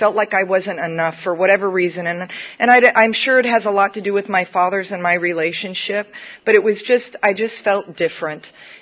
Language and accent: English; San Diego, California, United States; also born or lived in Claremont; I was born and raised in San Diego. I really love this area. Born at Balboa Naval Hospital, cost $7.49.